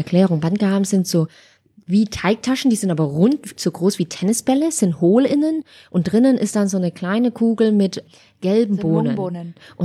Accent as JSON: {"language": "German", "country": "Germany", "tie": "born or raised there", "also_born_or_lived": "Bavaria", "said": "ich bin halb Vietnamesin, halb Chinesin, aber geboren in Bayern und in Deutschland aufgewachsen"}